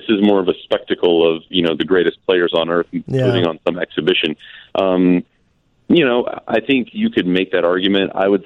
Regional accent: Nashville, Tennessee, United States; I grew up in Nashville, a Preds fan

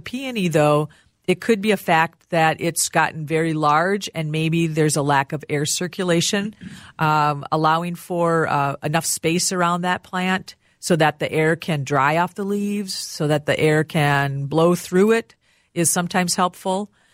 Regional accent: Rochester, Minnesota, United States; I grew up in Rochester, and we'd drive Highway 14.

